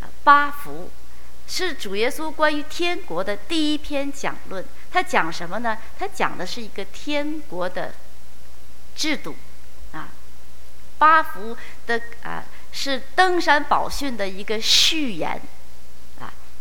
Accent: China; now in Canada; 我们都是移民过来的啊，我们都从中国移民到加拿大，成为加拿大的公民，对吧？

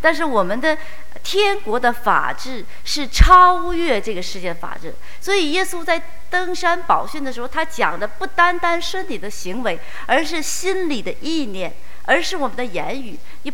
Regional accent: China; now in Canada; 我们都是移民过来的啊，我们都从中国移民到加拿大，成为加拿大的公民，对吧？

